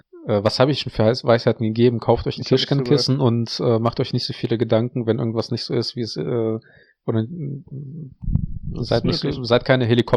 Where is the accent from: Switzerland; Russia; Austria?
Russia; German is a second language; now in Germany; ich bin in Russland auf dem Dorf aufgewachsen und hab in einem Rohbau gelebt ein bisschen.